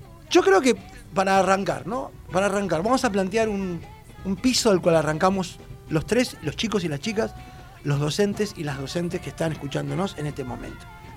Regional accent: Puerto Madryn, Chubut, Argentina; digo yo que vengo de Puerto Madryn, y hay murga en Puerto Madryn

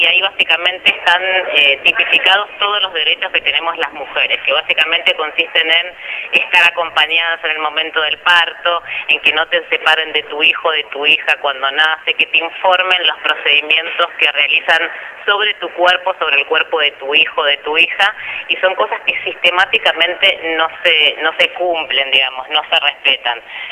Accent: Esquel, Chubut, Argentina; born there; also born or lived in Buenos Aires; Yo nací acá en Esquel, hace muchos años que vivo en Buenos Aires

